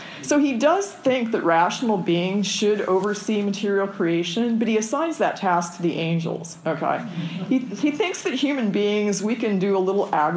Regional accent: California, United States; Like, for example, I'm from Southern California.

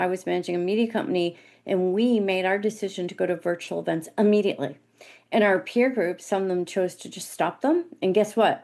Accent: Northeast, United States; So years ago, so I'm from the Northeast, which means we talk super, super fast and we don't slow down. We don't breathe.

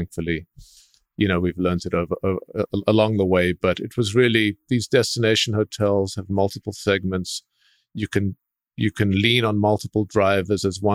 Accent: South Africa; moved away as an adult; now in Switzerland; growing up in Africa during apartheid and sort of being closed off from the rest of the world, you know, suddenly landing in Switzerland, in the middle of Europe, we were 19 years old

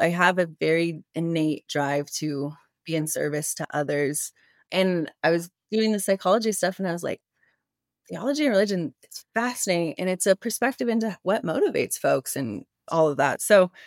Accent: United States; I think as an American joining a Canadian company, there are cultural differences, but for the better.

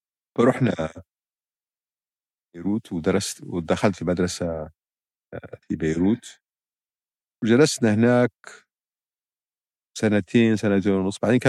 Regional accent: Tripoli, Tripoli District, Libya; born there; also born or lived in Paris; مواليد طرابلس أول أول ثلاث سنوات كنت في باريس لأنه كان والد سفير ليبيا في باريس بعدين رجعت ليبيا بس كل ذكرياتي الطفولة كانت في ليبيا في طرابلس

